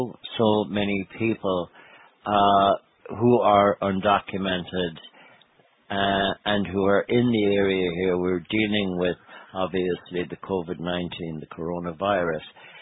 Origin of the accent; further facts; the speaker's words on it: Ireland; again, as Irish people, we are indeed very concerned about